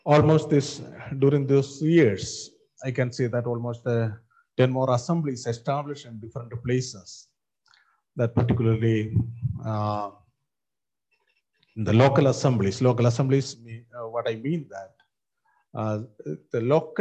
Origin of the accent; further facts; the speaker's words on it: Mylapore, Kerala, India; And I came from the Jacobites background around 45 years back. My original place is Kerala, Mylapore.